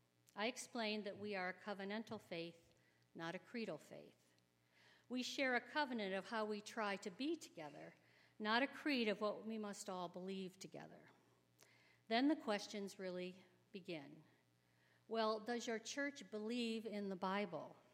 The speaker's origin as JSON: {"language": "English", "town": "Sylvania", "region": "Ohio", "country": "United States", "tie": "born or raised there", "said": "the church I grew up in Sylvania, Ohio, a small church, Missouri Synod Lutheran."}